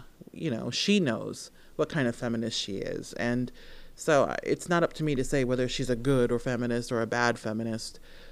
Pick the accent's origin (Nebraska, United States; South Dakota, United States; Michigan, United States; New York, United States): Nebraska, United States; and I grew up in Nebraska, so, you know, I don't know that I had the most diverse reading.